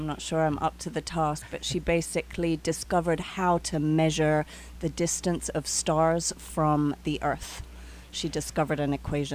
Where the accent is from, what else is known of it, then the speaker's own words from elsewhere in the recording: London, United Kingdom; accent: London; now in Brooklyn, United States; Well, the accent comes from London. Which is where I grew up, but I live in Brooklyn.